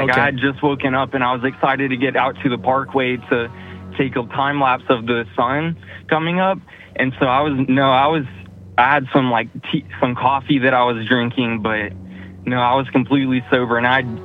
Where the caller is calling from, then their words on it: North Carolina, United States; I'm calling from North Carolina.